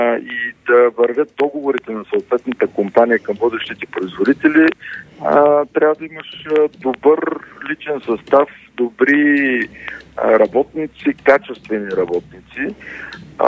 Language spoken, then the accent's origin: Bulgarian; Dimitrovgrad, Haskovo Province, Bulgaria; Аз съм роден и живея в Димитровград, тук съм израснал, тук съм учил. Между другото, жена ми е от Пловдив и когато се оженихме, решихме да бъдем за малко и това малко вече продължава близо 30 години.